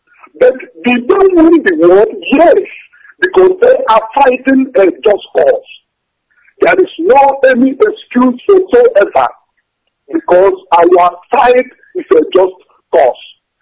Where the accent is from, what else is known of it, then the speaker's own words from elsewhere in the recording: Anambra, Nigeria; now in Malaysia; I'm calling from Malaysia. I'm from East Inurum, Basau Local Government, Anambra State, Biafra.